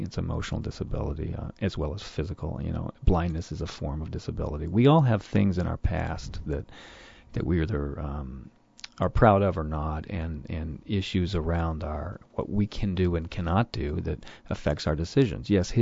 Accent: Florida, United States; also born or lived in New Mexico; now in California, United States; I grew up in Florida. I'm from the Deep South. I live now in California. I lived in New Mexico.

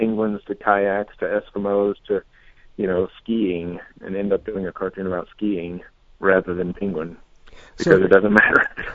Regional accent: Denton, Texas, United States; now in Los Angeles, United States; Yeah, I'm from Texas. I grew up in Denton, Texas, north of Dallas.

